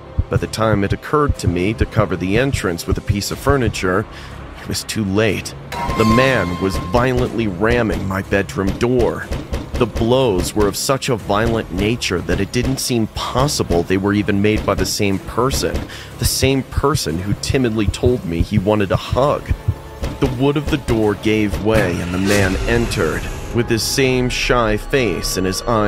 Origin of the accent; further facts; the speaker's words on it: Canada; now in California, United States; I'm Canadian, but I live in California. I used to be reluctant to leave my country